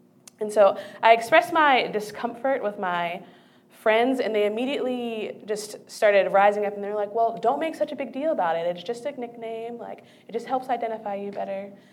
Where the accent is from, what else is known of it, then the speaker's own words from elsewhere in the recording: Pennsylvania, United States; You see, I grew up in Berks County, Pennsylvania, rural farmland, and I was definitely the minority in the area.